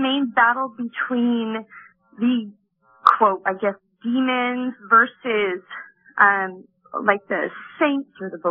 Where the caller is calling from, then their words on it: Tacoma, Washington, United States; I'm calling from Tacoma.